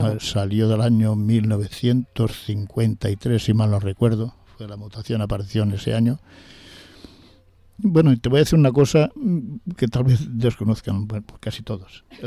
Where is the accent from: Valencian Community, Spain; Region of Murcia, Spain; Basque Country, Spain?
Valencian Community, Spain; Nules; porque somos de Nules